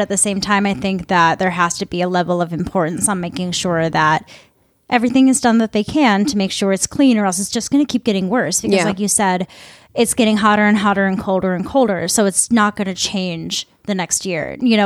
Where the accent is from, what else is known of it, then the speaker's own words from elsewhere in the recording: Midwest, United States; I'm from the Midwest. We have so many names like this.